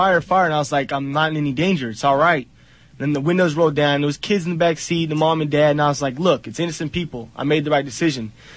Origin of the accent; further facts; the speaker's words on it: Lexington, Kentucky, United States; also born or lived in Upland, California / Rancho Cucamonga, California; I was born in California, but I lived in Lexington, Kentucky, where I did most of my schooling.